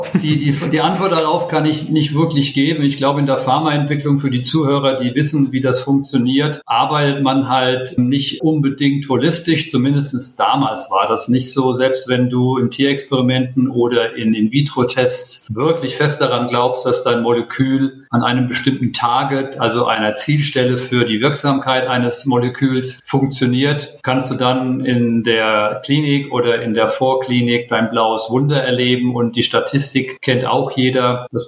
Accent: Frankfurt, Hesse, Germany; Ja, wo ich herkomme, ich komme aus Frankfurt am Main

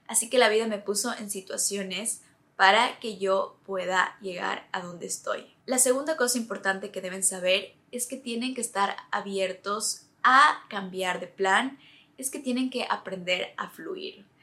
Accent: Ecuador; now in Dubai, United Arab Emirates; venir a Dubái, cómo manifesté vivir en esta ciudad increíble viniendo de América Latina. Como saben, yo soy de Ecuador.

